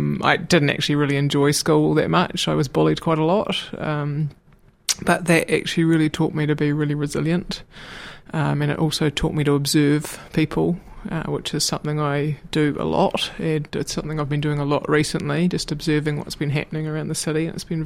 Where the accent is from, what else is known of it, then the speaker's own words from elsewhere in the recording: Waitati, Otago, New Zealand; I grew up out in Waitati here in Dunedin. I actually still currently live there now with my long-suffering parents